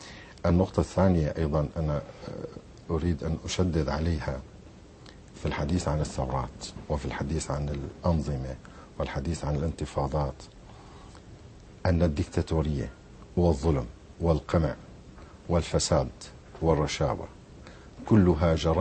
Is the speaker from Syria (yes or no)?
yes; Syria; عندنا في سوريا ثلاثة أديان.